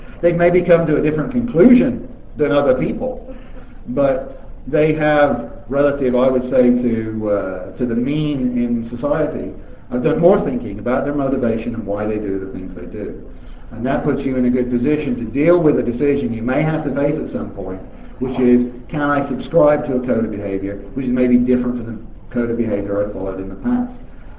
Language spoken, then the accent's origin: English; England, United Kingdom; accent: English; do you think my English accent has kind of changed while I've been talking to you?